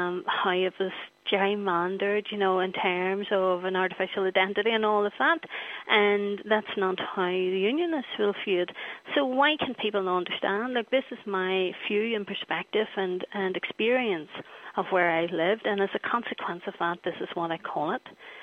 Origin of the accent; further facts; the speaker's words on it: Derry, Northern Ireland, United Kingdom; Like, if I come from Derry, I come from the Bogside in Derry.